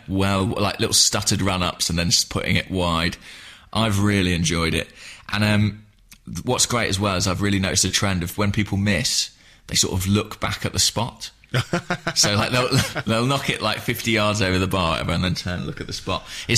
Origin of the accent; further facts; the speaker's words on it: England, United Kingdom; as an Englishman, seeing a team progress beyond the quarterfinals of the World Cup relatively comfortably and effectively is a real novelty.